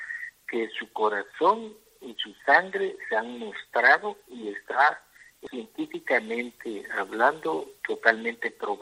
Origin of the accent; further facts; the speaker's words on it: El Salvador; now in Switzerland; Tuve la dicha en mi país, El Salvador, de conocer la exhibición y tener contacto con la madre. Y al regresar a vivir a Europa, en Suiza